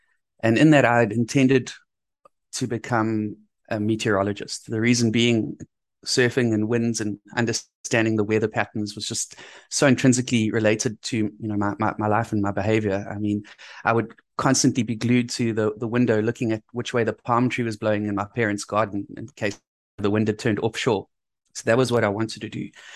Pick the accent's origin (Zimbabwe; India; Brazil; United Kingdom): Zimbabwe; born there; moved away; So I'm an import to the coast. I was born in Zimbabwe, which is a landlocked country.